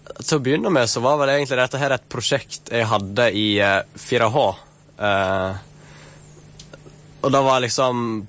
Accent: Vestland, Norway; accent: Sogn dialect; Det er nok klart at det er ikke alle kanskje som skjønner dialekten min, men jeg tror det er for det meste positivt. Det virker så mange synes at sognadialekten er blant de fineste, faktisk.

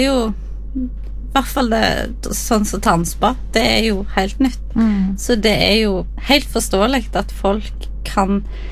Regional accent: Stavanger, Rogaland, Norway; Jeg kommer fra Stavanger.

